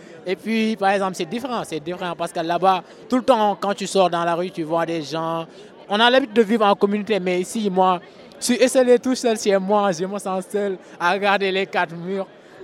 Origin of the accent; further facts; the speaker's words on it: Senegal; Je suis de nationalité sénégalaise, je suis sénégalaise d'origine.